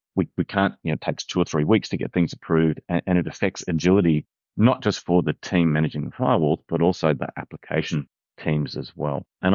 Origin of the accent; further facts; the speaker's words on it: Perth, Western Australia, Australia; And again, you mentioned earlier that I'm from Perth. One of the things that we're completely aware of here is that we are a long way from anywhere